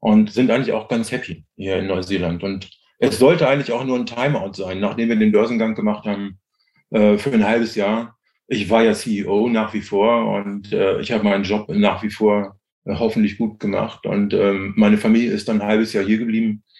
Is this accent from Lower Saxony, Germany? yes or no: yes; Hannover, Lower Saxony, Germany; moved away as an adult; also born or lived in Berlin; now in New Zealand; ich komme aus Hannover, bin dann nach Berlin gegangen, habe im Osten meine Apotheke aufgemacht.